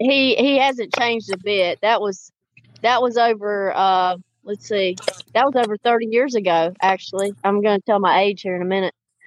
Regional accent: Martinsville, Virginia, United States; This is my hometown of Martinsville, Virginia. We're celebrating 75 years here at the Martinsville Speedway.

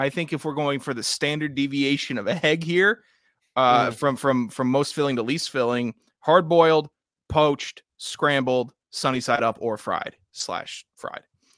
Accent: Mid-Atlantic, United States; It's not me. I'm from the Mid-Atlantic region. We have no accent.

